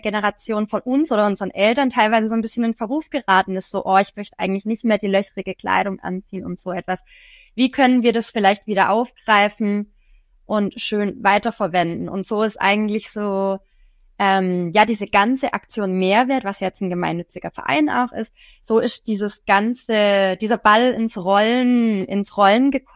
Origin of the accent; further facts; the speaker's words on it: Tübingen, Baden-Württemberg, Germany; Also gebürtig komme ich aus Tübingen, aber aus dem Umland, also wirklich aus einem kleinen Dorf Schirlingen dort in der Nähe. Bin dort sehr glücklich naturverbunden, irgendwie ein Stück weit halt auch aufgewachsen